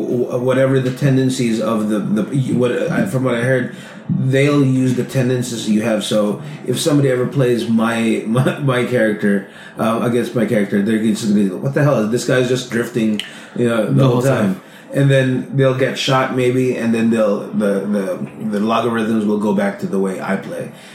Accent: Philippines; For those people who don't know, Louis and I, we're from the Philippines.

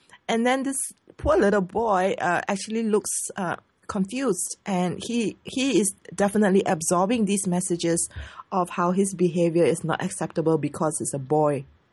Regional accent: Singapore; I'm Singaporean Chinese, so being Asian

